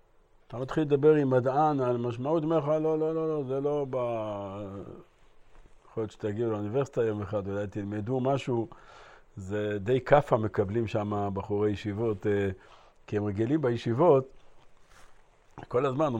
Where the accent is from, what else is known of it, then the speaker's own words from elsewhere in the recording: Haifa, Haifa District, Israel; היה איזה קבלן אחד שגדלתי בחיפה, שכן איזה שני בתים לידי